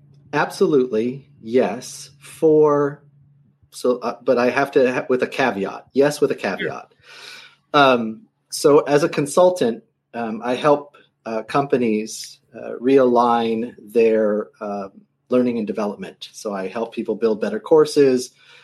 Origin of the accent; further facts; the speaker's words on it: Los Angeles, California, United States; so like just growing up in Los Angeles in that time, it was like the 70s.